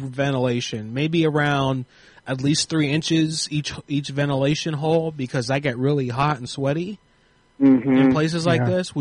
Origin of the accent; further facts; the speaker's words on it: California, United States; We're married. We're from California. We're here working on the oil fields.